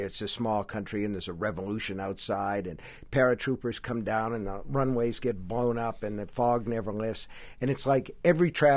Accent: Maine, United States; Well, I like it, of course, because it's a New England story, and I'm from Maine.

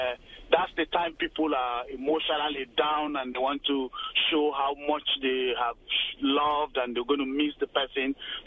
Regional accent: Northern Province, Sierra Leone; I'm actually from Sierra Leone and close to the Guinea border.

